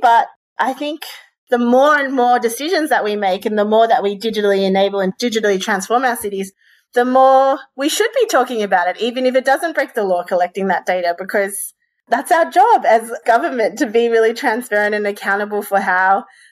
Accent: Victoria, Australia; I grew up on Yorta Yorta country, which is flat floodplain country.

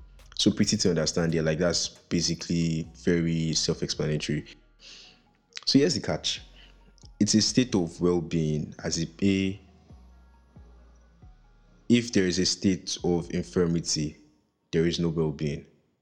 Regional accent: Nigeria; I'm a Nigerian living in Nigeria

